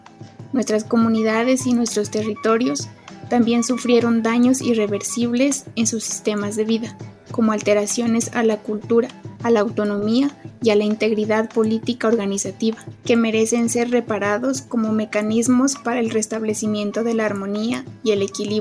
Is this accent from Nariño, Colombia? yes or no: yes; Nariño, Colombia; soy comunera del resguardo de Huachucal. Está ubicada en el suroccidente del departamento de Nariño. Soy del pueblo de Los Pastos.